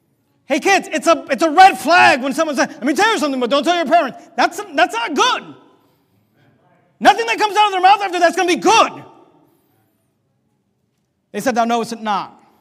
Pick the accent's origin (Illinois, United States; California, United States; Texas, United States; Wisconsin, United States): California, United States; When I grew up, we went to a Spanish church growing up in the Bay Area